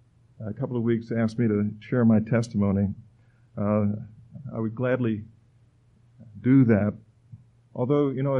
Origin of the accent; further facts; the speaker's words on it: Miami, Florida, United States; I am a native Floridian. I was born in Miami. My parents came from New Jersey down here a couple of years before, about a year, I guess it was, before I was born.